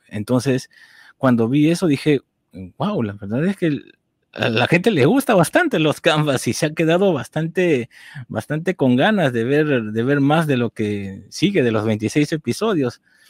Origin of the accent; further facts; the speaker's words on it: Lima, Peru; aquí en mi país, Perú, soy de Lima.